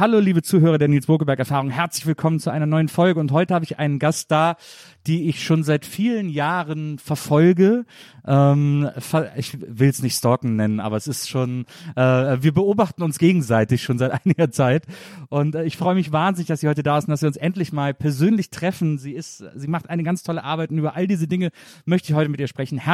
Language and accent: German; Wesseling, North Rhine-Westphalia, Germany; in Erftstedt, das war so ein Nachbarort von Wesseling, wo ich aufgewachsen bin